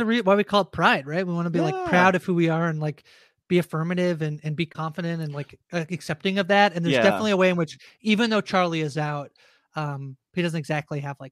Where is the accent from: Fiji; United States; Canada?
Canada; as an over-apologizer, as a Canadian